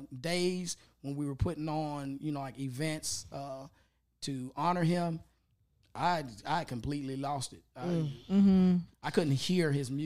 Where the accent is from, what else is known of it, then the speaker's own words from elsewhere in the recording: Memphis, Tennessee, United States; I grew up in Orange Mound, and we didn't really do that.